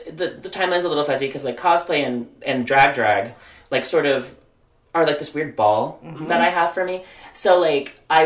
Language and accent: English; Lenexa, Kansas, United States; also born or lived in Glaston; I grew up in Lenexa, Kansas. I was born in Glaston, Missouri, so it's like both sides of the state line.